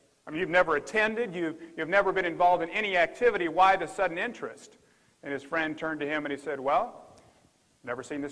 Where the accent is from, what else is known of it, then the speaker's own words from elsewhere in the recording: Memphis, Tennessee, United States; And I do come from the South. I'm from Memphis, Tennessee, so it's okay to say amen.